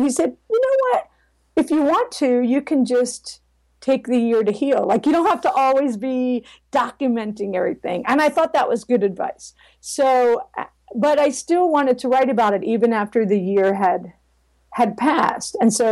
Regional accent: New Jersey, United States; In addition to peer pressure, growing up in South Jersey where the drinking age is 18, so you can get, you know, a fake ID and all that.

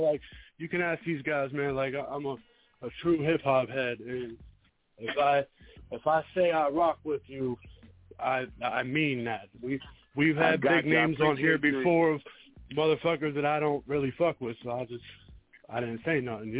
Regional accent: East Coast, United States; I'm an East Coast head because I live on the East Coast. I grew up on the East Coast

